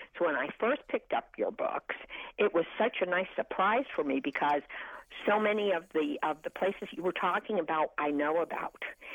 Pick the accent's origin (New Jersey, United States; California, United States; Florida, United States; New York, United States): New Jersey, United States; Paterson; well, I'm from Patterson, and Patterson was the Silk City they actually, you know, had silkworms.